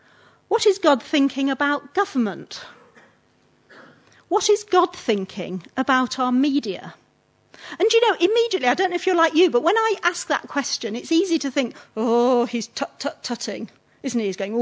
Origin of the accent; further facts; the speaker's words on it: Scarborough, Yorkshire and the Humber, United Kingdom; we were up in Scarborough, which is my hometown